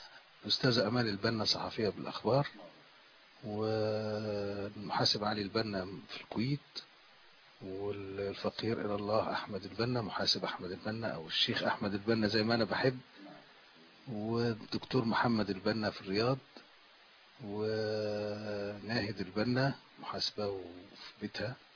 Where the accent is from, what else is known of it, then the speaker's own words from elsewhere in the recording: Cairo, Cairo Governorate, Egypt; لكن احنا اتربينا في القاهره